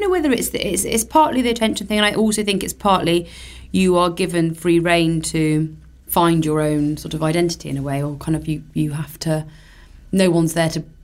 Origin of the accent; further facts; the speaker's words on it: Yorkshire and the Humber, United Kingdom; also born or lived in Stockport / South East England; I was born in Stockport, which is in Manchester. Then I was raised there for about 4 years, and then I moved to Leeds and Bardsey and Wetherby, which are in Yorkshire. And then I moved down south to a village nearish London, about an hour away from London.